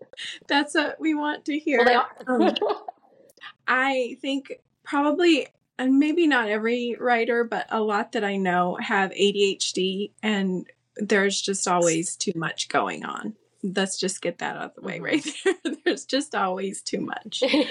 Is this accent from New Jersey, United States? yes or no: no; California, United States; now in St. Paul, United States; I grew up in California, but my husband is from here. And so when I moved here, it was such a culture shock.